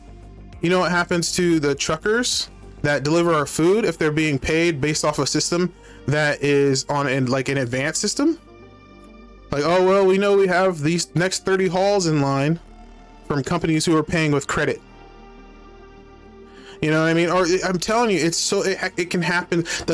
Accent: Washington, United States; also born or lived in Tacoma; I'm from Washington State. I used to live in Tacoma, the Spanaway, Parkland area is usually where I was, or in, like, Midland, you know, Puyallup, stuff like that, right?

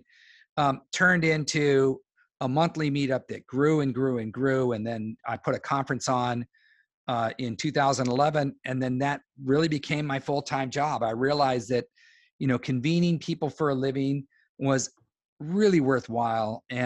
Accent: California, United States; also born or lived in Washington; And so we had nine kids. Then we moved up to Washington State from California, about an hour outside of Seattle. Had 5 acres and a barn and, you know, pigs and cows

